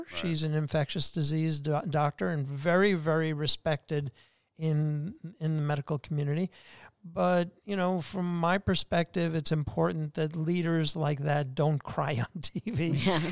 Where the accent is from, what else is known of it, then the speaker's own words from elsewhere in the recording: Brooklyn, New York, United States; Well, firstly, I grew up in Old Brooklyn. So I make that distinction because it's very, very different than the current Brooklyn.